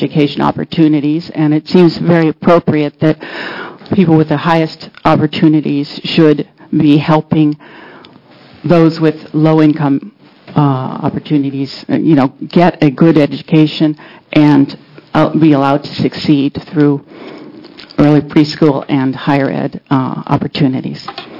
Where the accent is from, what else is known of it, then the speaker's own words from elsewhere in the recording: Portland, Oregon, United States; I'm from Northeast Portland, Chip Shields' district